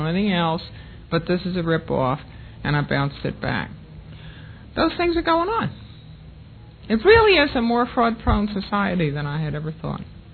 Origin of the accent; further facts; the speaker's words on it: Washington, District of Columbia, United States; Maybe I ought to start by saying I'm the daughter of a career civil servant. That's how come I grew up in Washington.